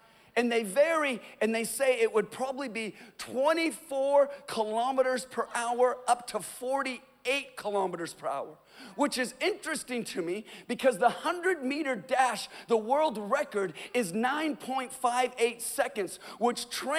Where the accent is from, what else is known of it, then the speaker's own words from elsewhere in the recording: Los Angeles, California, United States; And I'm here from Los Angeles to tell somebody